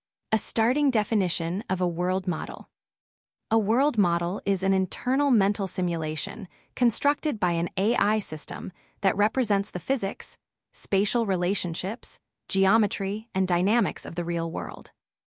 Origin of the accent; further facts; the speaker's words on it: Canada; As a Canadian, it was exciting to hear